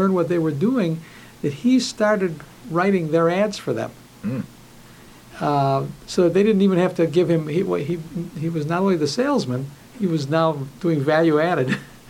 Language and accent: English; Minneapolis, Minnesota, United States; born there; I was born in Minneapolis about 6 months before, well, let's see. Yeah, 6 months before my father opened his first movie theater there.